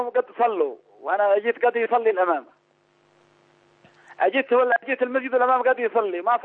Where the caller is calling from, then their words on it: Yemen; من اليمن، أحبك في الله يا شيخ